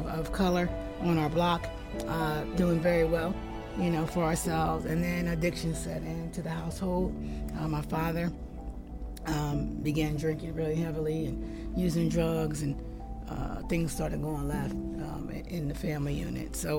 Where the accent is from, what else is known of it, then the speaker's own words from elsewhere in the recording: Chester, Pennsylvania, United States; also born or lived in Charleston, West Virginia; So I was raised in Chester, Pennsylvania. Yeah, Chester, Pennsylvania.